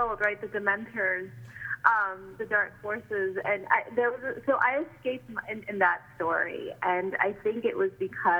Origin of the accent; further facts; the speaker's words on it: California, United States; just as growing up in California would open my history book, and the stories of Sikhs who survived the partition of India were not in my history book.